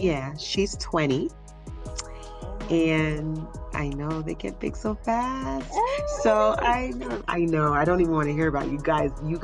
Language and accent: English; Miami, Florida, United States; moved away; also born or lived in Pennsylvania; I've been living abroad, so I moved abroad back in 2011. I'm originally from Miami. Well, that's where I grew up. I was born in Pennsylvania, but I'm first generation Jamaican.